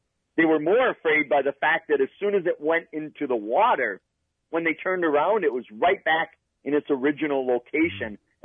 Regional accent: Eau Claire, Wisconsin, United States; I'm heading to one of the first cases I ever investigated right outside of my hometown of Eau Claire

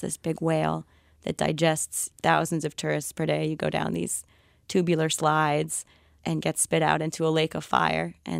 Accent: Florida, United States; born or raised there

